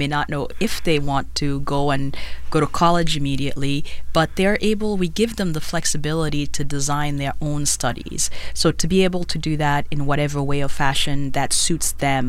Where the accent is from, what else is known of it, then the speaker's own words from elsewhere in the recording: Haiti; Yes, I'm from Haiti. We have them too.